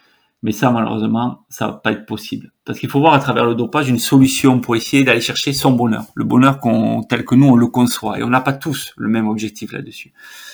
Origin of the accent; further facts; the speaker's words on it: Occitanie, France; Moi, je suis du Tarn